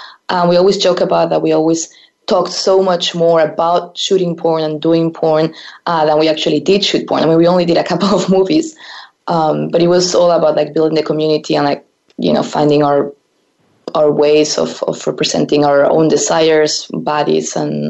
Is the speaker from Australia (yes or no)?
no; Spain; English is a second language; moved away; I am originally from Spain and I grew up there. I don't know if you've been there before